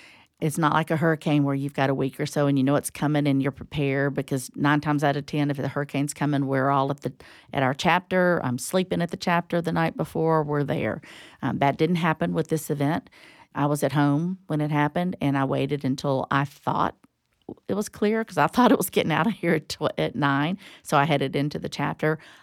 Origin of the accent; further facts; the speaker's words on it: Tallahassee, Florida, United States; I'm from Tallahassee, born and raised